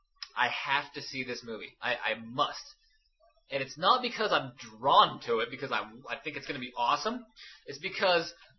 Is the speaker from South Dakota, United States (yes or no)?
no; Louisiana, United States; I'm from the South, Louisiana, and it's impossible to not see the old show.